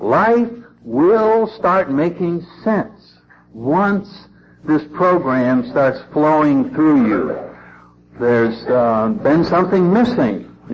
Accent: Connecticut, United States; I don't know about you all, but I grew up in Connecticut and at our neighborhood bar, we had a code of ethics that you didn't have in the outside world.

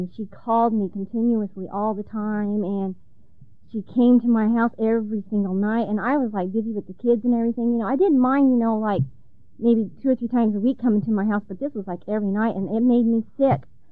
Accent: Aberdeen, South Dakota, United States; and I'm from Aberdeen, South Dakota.

